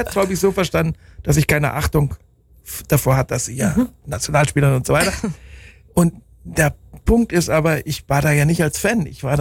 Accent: Bielefeld, North Rhine-Westphalia, Germany; da war in meiner Heimatstadt Bielefeld im Ortsteil Jöllenbeck gab es ein Hallenturnier.

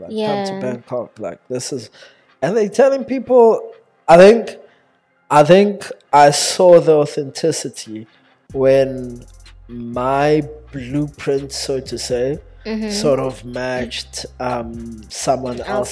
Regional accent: Johannesburg, Gauteng, South Africa; I'm also from Joburg.

